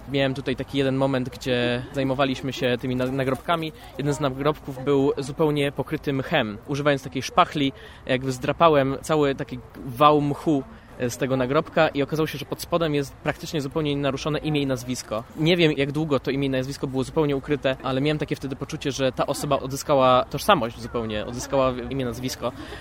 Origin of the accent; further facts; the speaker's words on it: Zabrze, Silesian Voivodeship, Poland; jestem z Zabrza